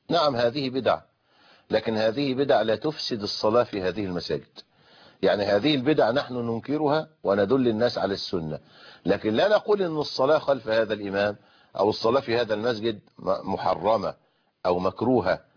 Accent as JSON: {"language": "Arabic", "country": "Egypt", "said": "بعد الحلقة بعد المغرب عندنا في مصر"}